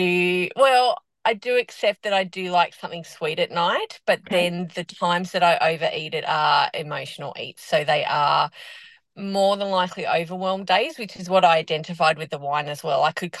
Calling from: Australia; bit. Oh dear. I'm calling from Australia, so it's

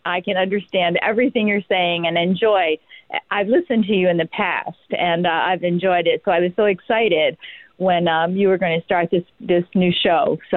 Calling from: Daphne, Alabama, United States; Actually, I'm calling you from Daphne, Alabama.

